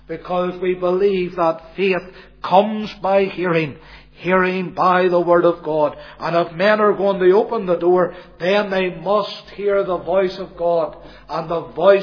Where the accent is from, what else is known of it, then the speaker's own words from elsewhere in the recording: Belfast, Northern Ireland, United Kingdom; in the place where I grew up in East Belfast, the Baptist Church had a text, and it's still there after all these years.